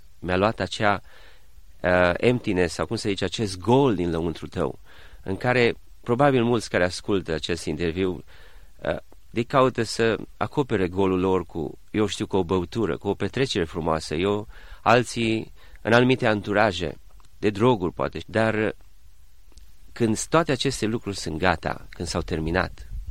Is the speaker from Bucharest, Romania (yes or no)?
no; Timișoara, Timiș County, Romania; pentru că am fost crescut în Timișoara și, într-adevăr, fiind numai singur la părinți, mama lucra.